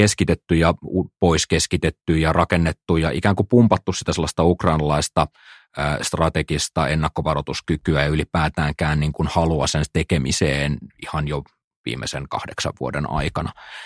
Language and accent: Finnish; Elimäki, Kymenlaakso, Finland; olen kotoisin sellaiselta pieneltä elimäkeläiseltä kylältä tuossa Kymenlaakson tai läntisestä eteläisestä Kymenlaaksosta.